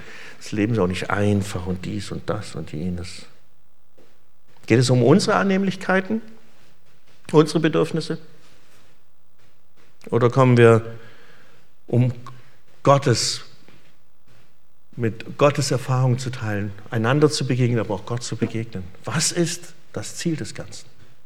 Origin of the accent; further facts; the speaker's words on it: Baden-Württemberg, Germany; Und ich als Schwabe gelte auch als als Zugereister